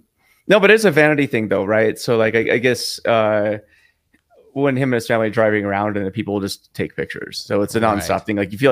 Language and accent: English; Omaha, Nebraska, United States; born there; for the audience, I was born in Omaha.